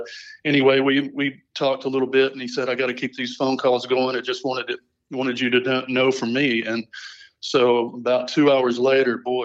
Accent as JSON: {"language": "English", "region": "Alabama", "country": "United States", "tie": "born or raised there", "said": "I'm a son of the Deep South. You know, I grew up in Alabama and lived there for at least half my life."}